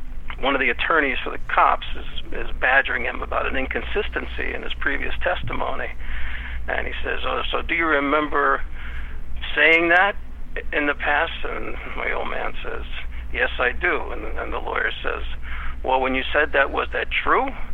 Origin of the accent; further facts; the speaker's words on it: Brooklyn, New York, United States; Well, we grew up in Brooklyn, and in the 50s and 60s, my dad was a small-time hustler and con man and compulsive gambler and bookmaker